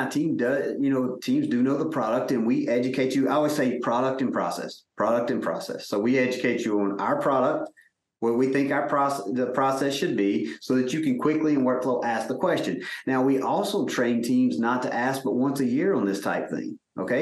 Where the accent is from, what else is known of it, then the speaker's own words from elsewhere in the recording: Mississippi, United States; I'm from Mississippi.